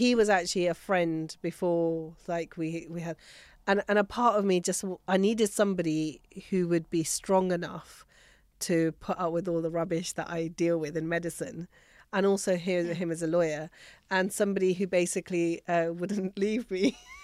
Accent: Tatti Fateh, Pakistan; So I grew up in Tatti Fateh in Pakistan, and he came from Jalias. So we're basically, he's village 42, I'm village 38.

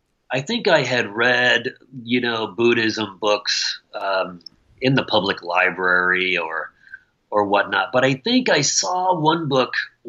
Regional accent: Michigan, United States; I'm a Midwestern boy. I grew up in Michigan. Out in the woods.

